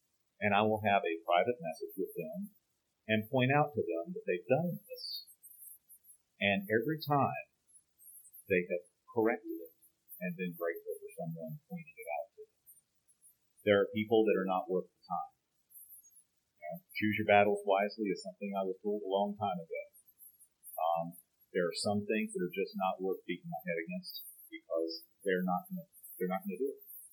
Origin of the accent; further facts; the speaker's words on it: North Carolina, United States; I'm an alcoholic from North Carolina, Area 51.